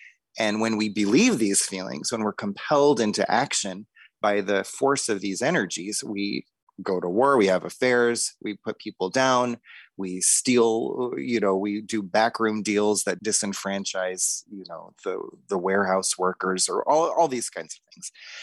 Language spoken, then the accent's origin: English; Boulder, Colorado, United States; I grew up in Boulder, Colorado in the 80s.